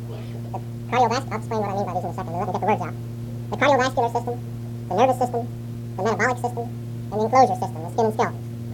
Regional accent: Louisville, Kentucky, United States; When I was a boy, growing up in Louisville, Kentucky

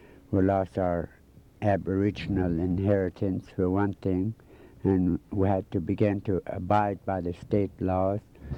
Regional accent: Tanana, Alaska, United States; I'm from Tanana. I'm a full-blooded Indian, Athabascan Indian. And I'm going on 60 years old now.

